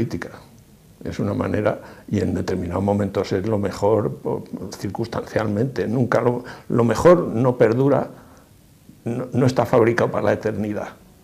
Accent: Albacete, Castilla-La Mancha, Spain; soy de Albacete Capital, a mucha honra

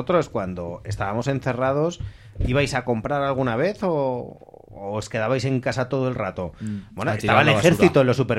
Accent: Spain; Somos españoles. Somos españoles, no nos equivoquemos.

